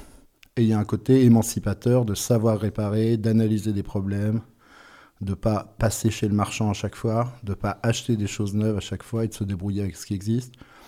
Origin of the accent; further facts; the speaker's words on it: Grand Est, France; born there; je suis né en Champagne-Ardenne.